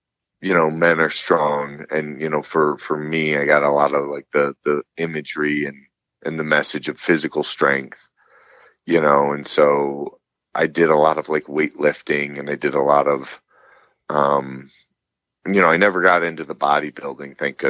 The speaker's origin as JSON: {"language": "English", "region": "Illinois", "country": "United States", "tie": "born or raised there", "said": "you grew up in Indiana and I grew up in Illinois"}